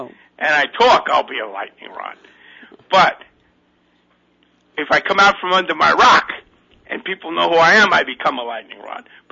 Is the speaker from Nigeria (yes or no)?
no; Brooklyn, New York, United States; If I'm wrong, I'm just some jerk from Brooklyn. … from Brooklyn.